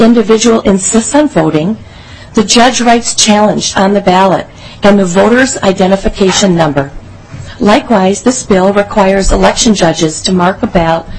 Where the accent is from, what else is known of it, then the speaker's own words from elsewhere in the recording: Wisconsin, United States; The process is modeled after Wisconsin, my home state.